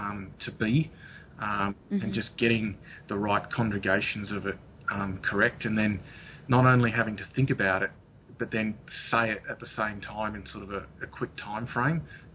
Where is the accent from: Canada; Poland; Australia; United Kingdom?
Australia; moved away as an adult; now in United States; I'm an Australian geologist who came to the US in 2010.